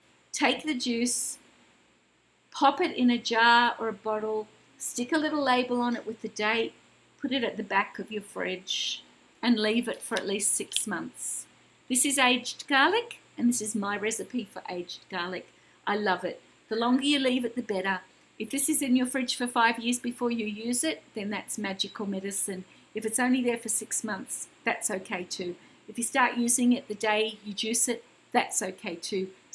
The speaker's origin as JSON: {"language": "English", "country": "Australia", "said": "I'm an Australian naturopath, herbalist and award-winning healthcare practitioner here"}